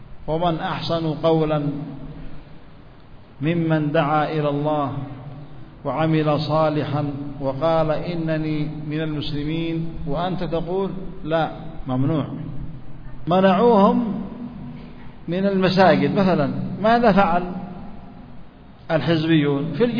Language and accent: Arabic; Yemen; نحن عندنا في اليمن الحمد لله الخير طيب والدعوة منتشرة